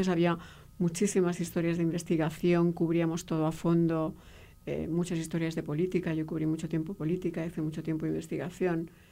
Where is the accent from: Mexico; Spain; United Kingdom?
United Kingdom; accent: British; Yo todavía tengo un poco de acento británico, pero en la época tenía muchísimo acento británico